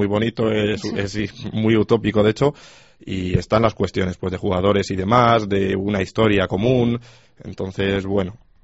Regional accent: Castile and León, Spain; porque como segovianos, pues, a ver

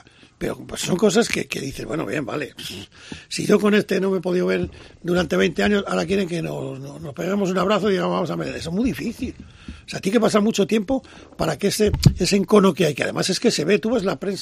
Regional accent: Salamanca, Castile and León, Spain; soy de Salamanca, vamos, lo tengo más claro que el agua, de donde estoy y de donde soy.

